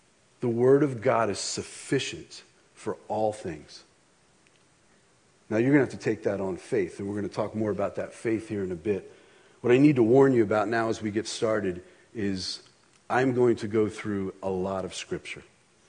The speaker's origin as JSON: {"language": "English", "region": "Oregon", "country": "United States", "said": "I'm from Oregon. The air's thinner there."}